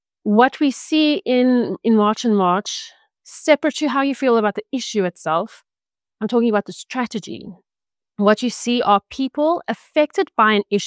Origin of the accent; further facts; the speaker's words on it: South Africa; as South African citizens, we feel too detached from it